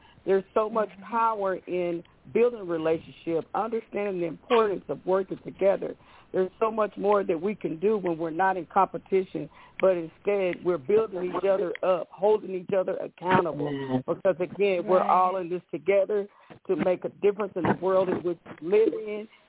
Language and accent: English; Detroit, Michigan, United States; now in Dallas, United States; I'm from Detroit, and I'm now recently relocated to Dallas.